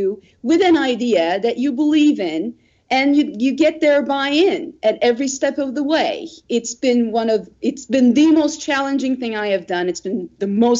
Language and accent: English; Istanbul, Turkey; moved away as an adult; now in United States; I came to this country when I was 22 years old. I grew up in Istanbul, Turkey